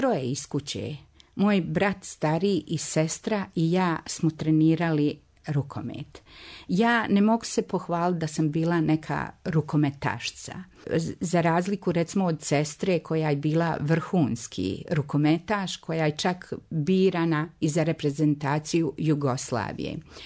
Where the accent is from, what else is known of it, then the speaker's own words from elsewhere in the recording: Banja Luka, Republika Srpska, Bosnia & Herzegovina; Da, ja sam rođena na Pilani, ali sam vrlo brzo u najranijoj mladosti presela u naselje Česma. Tu sam provela svo svoje djetinjstvo, svoju mladost